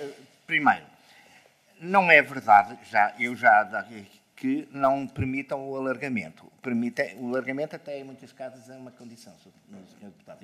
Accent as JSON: {"language": "Portuguese", "region": "North", "country": "Portugal", "said": "Por exemplo, eu sou do Norte, não é?"}